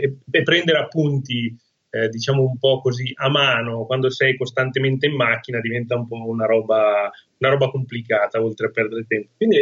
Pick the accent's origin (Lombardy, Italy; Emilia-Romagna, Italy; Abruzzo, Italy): Lombardy, Italy; Milan; now in Marche, Italy; a me piace dire che sono un milanese marchigianizzato, nel senso che vivo qua giù nelle Marche da qualche anno, ormai da 9.